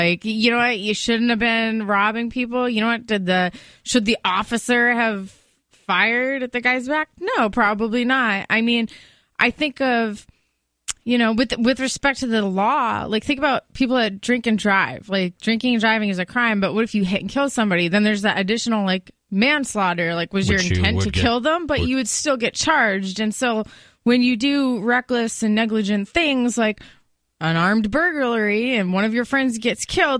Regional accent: Yarmouth, Massachusetts, United States; officer in Massachusetts that was killed while executing a warrant. So he's one of the officers in my hometown.

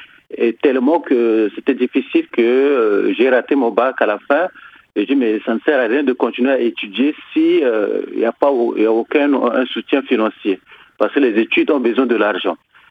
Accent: Central African Republic; born there; je suis centrafricain, je suis né le 19 janvier 1975 en Centrafrique, je suis centrafricain.

